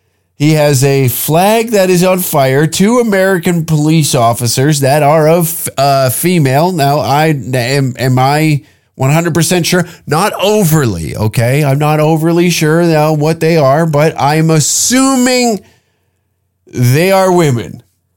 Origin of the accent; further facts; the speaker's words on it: Canada; as a Canadian